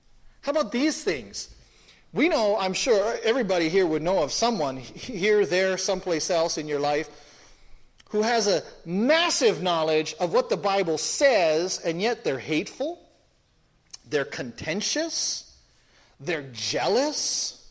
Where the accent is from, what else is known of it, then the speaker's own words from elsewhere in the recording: Philippines; Everybody has a little bit of a temper. I'm Filipino.